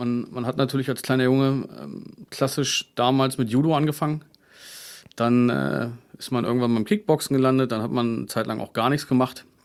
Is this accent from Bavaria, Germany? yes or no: no; Braunschweig, Lower Saxony, Germany; Ich bin aus Braunschweig, also ein Original Braunschweiger.